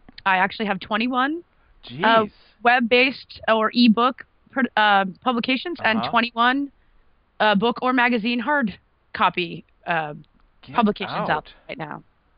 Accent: Telford, Pennsylvania, United States; I grew up in a little town called Telford, Pennsylvania.

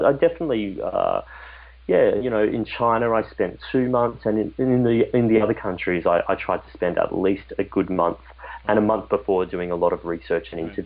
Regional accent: Queensland, Australia; like in my home state of Queensland in Australia

